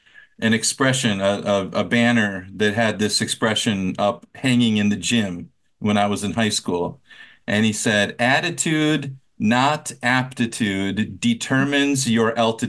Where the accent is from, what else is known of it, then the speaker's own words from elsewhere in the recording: Minnesota, United States; also born or lived in California; I'm from Minnesota, and I didn't even know I had an accent until I moved to California, and everybody started making fun of the way that I spoke English.